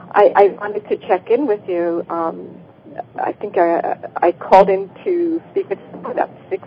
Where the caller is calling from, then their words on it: Los Angeles, California, United States; I'm calling from Los Angeles.